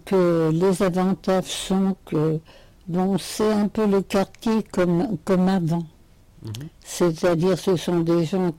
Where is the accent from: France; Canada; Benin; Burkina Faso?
France; Montrouge, Île-de-France; born there; Moi, je suis née à Montrouge.